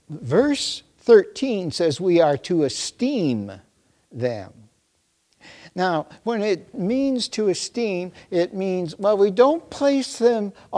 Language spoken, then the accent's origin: English; Canada; I came from Canada, the land of kings and queens